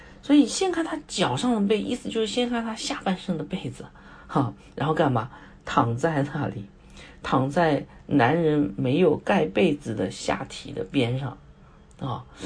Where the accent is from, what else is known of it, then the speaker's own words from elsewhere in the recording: China; 我们中国人有句古话叫饱足思淫欲啊